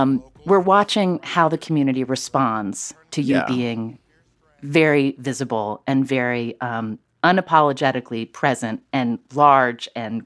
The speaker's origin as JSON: {"language": "English", "town": "Charleston", "region": "West Virginia", "country": "United States", "tie": "born or raised there", "said": "Oh, I grew up in Charleston, West Virginia."}